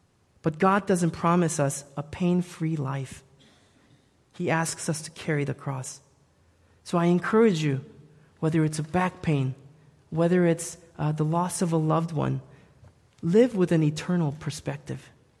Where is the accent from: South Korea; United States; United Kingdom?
South Korea; When I was a young boy growing up in Korea, at 8 years of age, I lost my father.